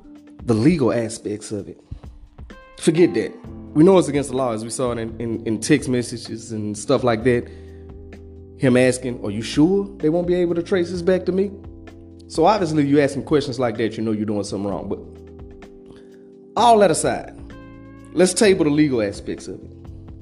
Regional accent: Louisiana, United States; like I'm from Louisiana, like I say, like, you go to like the Bayou Classic or you see different spots in different hoods

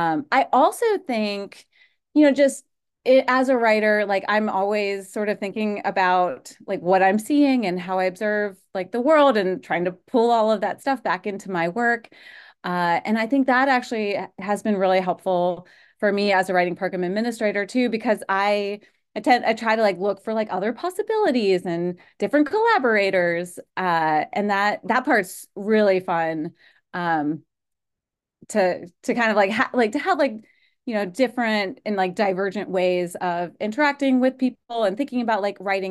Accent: Pittsburgh, Pennsylvania, United States; also born or lived in Jamestown, United States; I grew up Western Pennsylvania, Western New York. So, like, suburbs of Pittsburgh for most of my childhood, and then moved to Western New York, Jamestown, up there for a couple years

